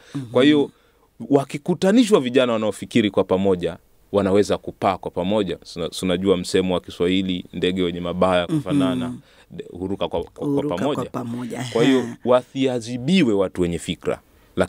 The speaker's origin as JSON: {"language": "Swahili", "country": "Tanzania", "said": "kama tunaweza tukasema kwa mfano sisi tunatoka Tanzania"}